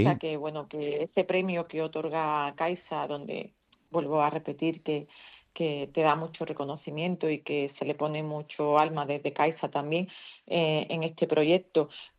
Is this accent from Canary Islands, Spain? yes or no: no; Trebujena, Andalusia, Spain; la casa de mis padres, ahí se fundó la empresa, sigue siendo la casa familiar donde me crié, donde nacieron todos mis hermanos. Y esa es la sede principal. Seguimos estando en Trebujena